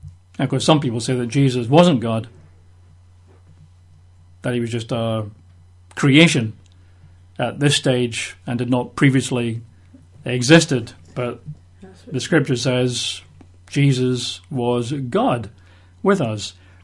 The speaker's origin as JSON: {"language": "English", "region": "Scotland", "country": "United Kingdom", "tie": "born or raised there", "said": "when I was growing up in Scotland as a young boy"}